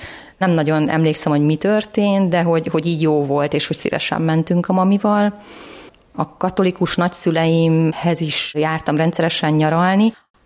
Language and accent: Hungarian; Bonyhád, Tolna, Hungary; born there; 1973. május 30-án születtem Bonyhádon, pedagógus szüleim vannak